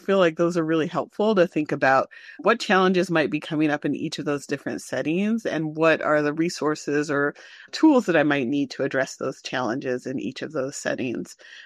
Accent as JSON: {"language": "English", "region": "Washington", "country": "United States", "said": "Again, I'm from Washington, and our Washington chapter of the American Academy of Pediatrics Equitable Care Committee has created a toolkit that we can use."}